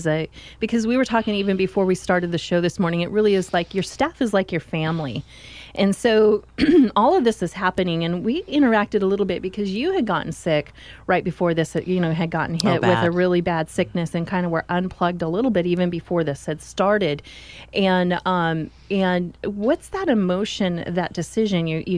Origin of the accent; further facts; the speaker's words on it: Salem, Oregon, United States; also born or lived in Arkansas; I'm Oregon. I was raised here in Oregon. Salem is home. But I've been away for over 30 years and now back.